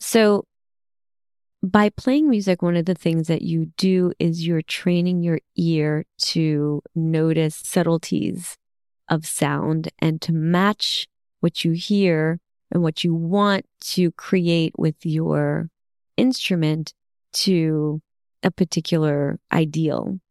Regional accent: Brooklyn, New York, United States; accent: Brooklyn; especially since where I grew up in Brooklyn, the accent, let me tell you, wasn't so great. There was a lot of Brooklyn accent.

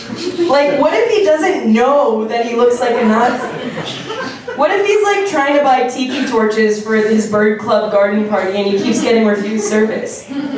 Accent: Sudbury, Ontario, Canada; So I grew up in Sudbury in the 90s

